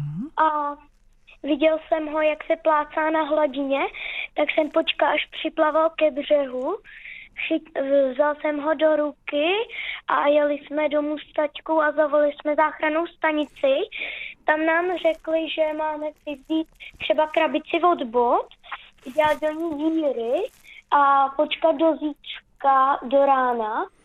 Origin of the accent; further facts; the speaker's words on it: Horní Planá, South Bohemian Region, Czechia; jsem z Horní Planá, je mi 10 let